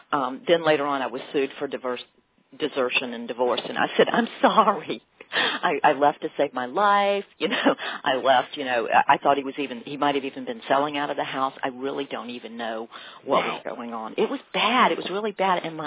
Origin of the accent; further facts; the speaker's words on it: Martinsville, Virginia, United States; moved away as an adult; also born or lived in Boone; now in San Francisco, United States; I grew up in Martinsville, lived in Boone. Then, like every other good Southern girl does, I dropped out of college because money was tight, and I moved to the Haight-Ashbury in San Francisco.